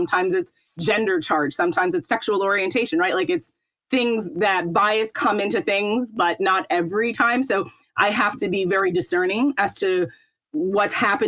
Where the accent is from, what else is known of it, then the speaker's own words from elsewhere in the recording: New York City, New York, United States; So growing up in New York, Manhattan specifically, everyone always says, oh, New York is such a wonderful place.